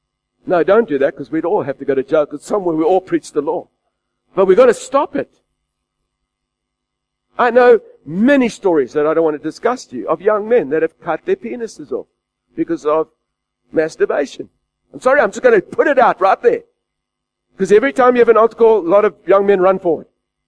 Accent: Adelaide, South Australia, Australia; I grew up in Adelaide. It was a very religious city, very secular city, but full of legalistic laws.

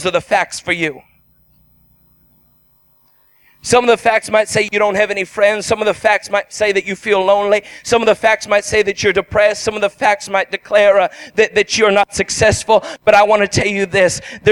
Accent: Canada; I remember being a little child in Canada, and I grew up in Canada. I'm a Canadian. My wife and I and our children were all Canadians. And we grew up in Canada.

